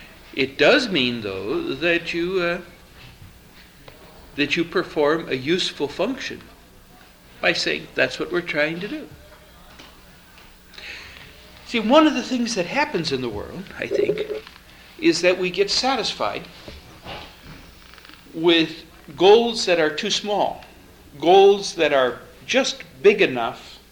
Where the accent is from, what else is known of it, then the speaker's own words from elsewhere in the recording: Southeast, United States; I happen to live in a community in which I come from the Southeast. The Southeast is traditionally made up of very small, tightly knit family organizations.